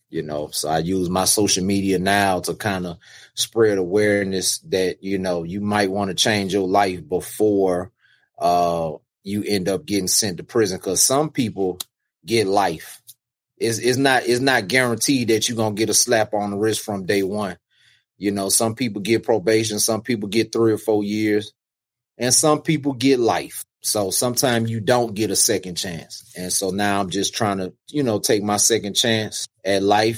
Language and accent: English; New Orleans, Louisiana, United States; now in Atlanta, United States; I am from New Orleans, Louisiana. However, I live in Atlanta, Georgia, where I've been most of my life.